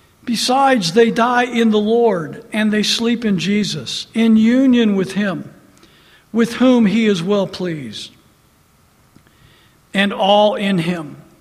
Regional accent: LaPorte, United States; I happened to be visiting in my hometown when we found out that another one of my mentors, Dr. Paul Vanneman, had passed away.

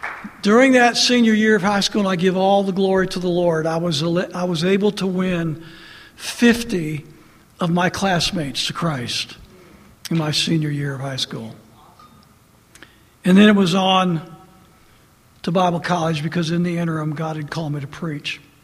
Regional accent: LaPorte, United States; I happened to be visiting in my hometown when we found out that another one of my mentors, Dr. Paul Vanneman, had passed away.

